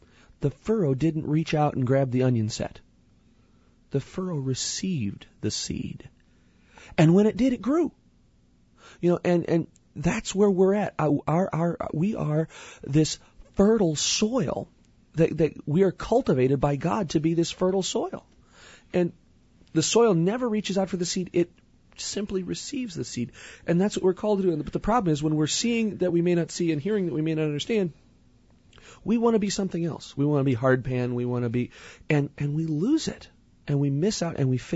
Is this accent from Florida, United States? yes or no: no; Edwardsville, Illinois, United States; You know, I grew up in Edwardsville, in town.